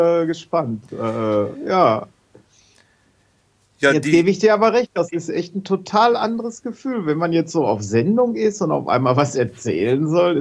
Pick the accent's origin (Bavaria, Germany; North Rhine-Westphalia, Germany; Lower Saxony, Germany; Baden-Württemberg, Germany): North Rhine-Westphalia, Germany; Letmathe; born there; also born or lived in Hagen; now in Witten, Germany; Ich bin geboren in Letmathe, habe Jahrzehnte in Hagen gewohnt und bin jetzt nach Witten gezogen und wohne hier seit einem Jahr.